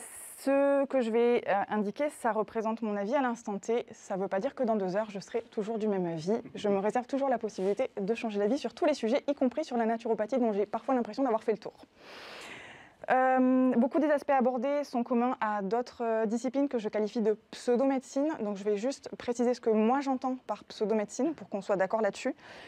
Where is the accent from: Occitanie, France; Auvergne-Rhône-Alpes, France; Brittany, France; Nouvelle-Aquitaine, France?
Occitanie, France; Toulouse; Moi, je suis née à Toulouse, j'ai grandi à Toulouse, j'exerce à Toulouse.